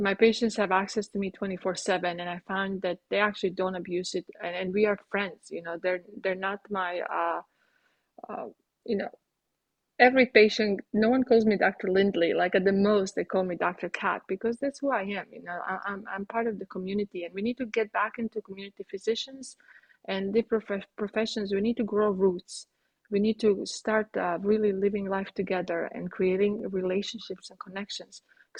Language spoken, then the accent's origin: English; Croatia; English is a second language; I have weird ways of saying American sayings because, you know, I'm from Croatia.